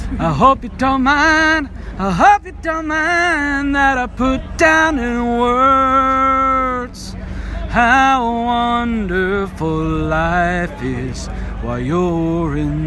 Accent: Walsall, West Midlands, United Kingdom; I'm from Walsall in the Midlands.

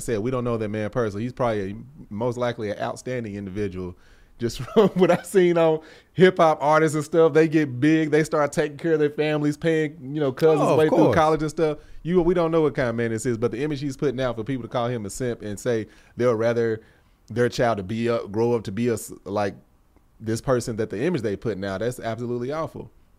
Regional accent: the South, United States; We come from the South where you heard Goose's accent. Mine's like, yeah, y'all, you know what I mean?

